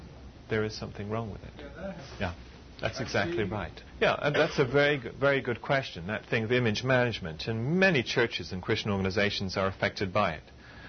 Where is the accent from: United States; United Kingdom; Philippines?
United Kingdom; England; Is it that I am English and I come from a working class family which was Marxist?